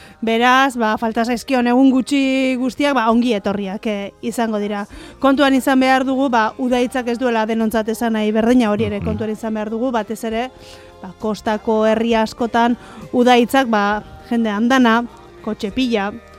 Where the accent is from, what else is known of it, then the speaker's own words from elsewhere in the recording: Lekeitio, Basque Country, Spain; ni Lekeitiarra naiz.